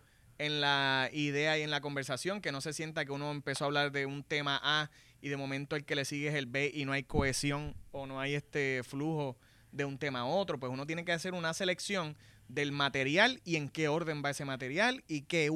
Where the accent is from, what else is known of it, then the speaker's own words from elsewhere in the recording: Ponce, Puerto Rico; Nosotros grabamos en varios sitios en Ponce, que de verdad me dolió mucho grabar ese día y ver cómo mi pueblo y lo que fue mi niñez está hecho ruinas ahora mismo.